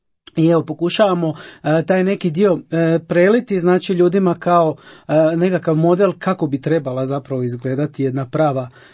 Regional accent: Slavonia, Croatia; moram spomenuti da mi dolazimo iz Slavonije, znači udruga je iz Osijeka

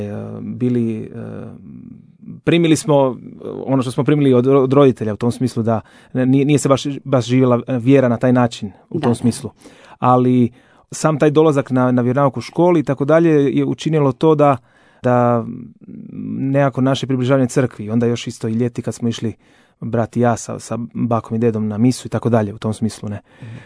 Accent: Zagreb, City of Zagreb, Croatia; Da, ja dolazim iz Zagreba, odrastao sam na Trnjanskoj Savici, imam roditelje, imam dva brata, starijeg brata 4 godine i ja sam blizanac

